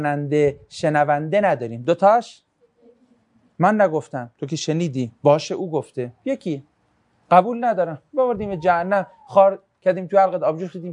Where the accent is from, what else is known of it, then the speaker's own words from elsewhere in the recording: Tehran, Tehran Province, Iran; مثلا ما چی؟ ما تهرانیم.